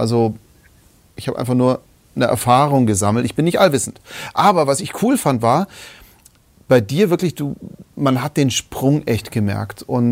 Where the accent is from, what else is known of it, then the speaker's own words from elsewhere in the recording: Bavaria, Germany; ich komme aus Bayern, das ist halt so.